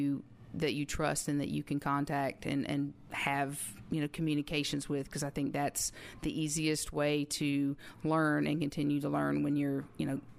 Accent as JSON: {"language": "English", "town": "Pensacola", "region": "Florida", "country": "United States", "tie": "born or raised there", "said": "University of West Florida, which was in my hometown, was ranked really high in the NAIA standings."}